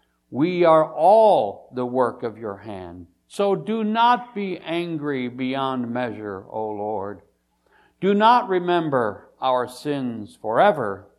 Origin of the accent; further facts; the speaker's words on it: Michigan, United States; I still get a little smart alecky when I can get away with it and tell them I came down from Michigan to class the place up.